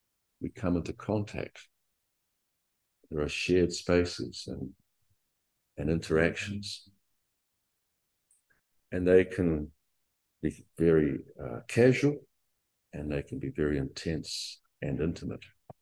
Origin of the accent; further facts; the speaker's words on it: Christchurch, Canterbury, New Zealand; And I grew up in Christchurch where it was normal to have a 6-foot paling fence around every property.